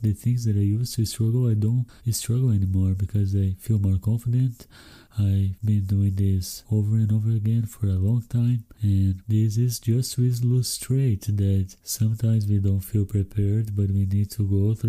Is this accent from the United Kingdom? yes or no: no; Brazil; first language Portuguese; English is a second language; I didn't even know how to interview people in my native language, in Brazilian Portuguese, and I was terrified of interviewing people in English.